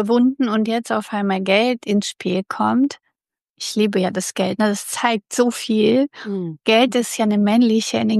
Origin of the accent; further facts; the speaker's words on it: Russia; moved away; Und wir kommen ja aus Russland, das heißt, Business-Selbstständigkeit gab es bis dato nicht.